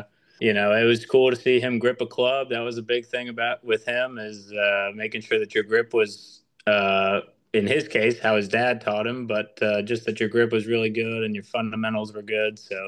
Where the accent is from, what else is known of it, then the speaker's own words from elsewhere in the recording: Orlando, Florida, United States; when I was growing up in Orlando, my mom got remarried when I was about 14 or 15